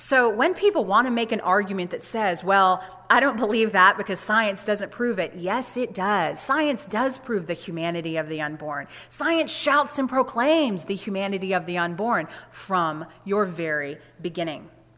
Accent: Georgia, United States; I'm from Georgia.

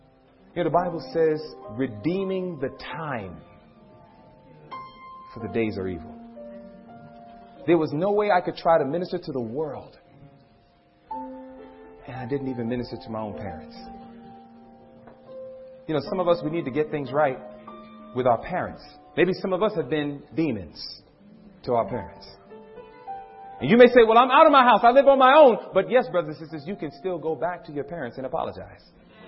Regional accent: New York, United States; I never cut no tree. I'm from New York. I never cut a tree.

